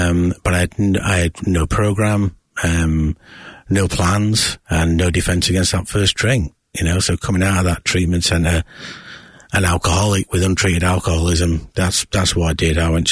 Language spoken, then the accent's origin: English; Yorkshire and the Humber, United Kingdom; born or raised there